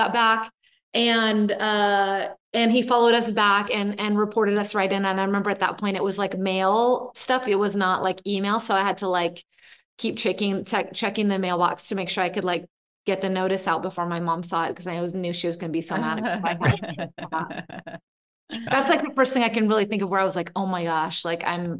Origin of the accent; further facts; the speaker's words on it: Sebastopol, California, United States; So I grew up in Sebastopol, which is 6,000 people. Literally at that point, there was one stoplight. It's in Sonoma County in the Bay Area.